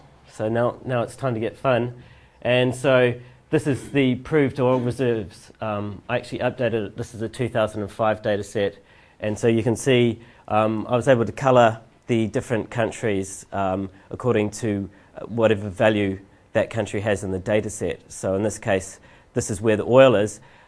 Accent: New Zealand; because I'm originally from New Zealand

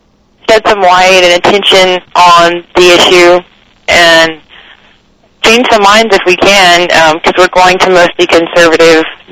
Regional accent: Roanoke, Virginia, United States; I was born and raised in Virginia. Roanoke, Virginia is kind of in the southwest part in the mountains.

